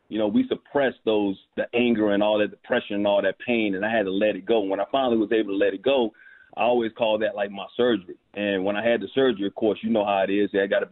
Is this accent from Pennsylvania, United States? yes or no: no; Alabama, United States; also born or lived in Bronx, New York; Yeah, I was born in the Bronx. I'm always going to be a New York dude, but Alabama is where my roots are. You know, that's where my formative years of my life. So I call myself a kind of a country boy.